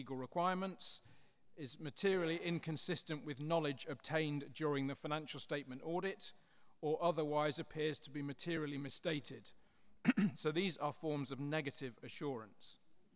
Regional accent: England, United Kingdom; first language English; I will be presenting in English, my native language, but as I didn't go to one of the better schools in England

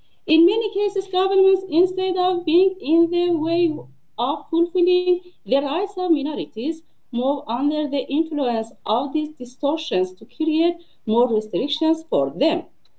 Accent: Iran; English is a second language; from Iran.

